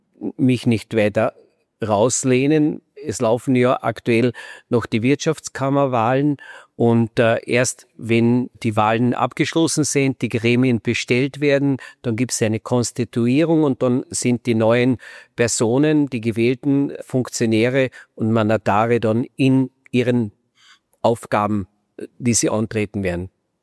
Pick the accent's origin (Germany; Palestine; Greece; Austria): Austria; Carinthia; bei uns zu Hause in Kärnten.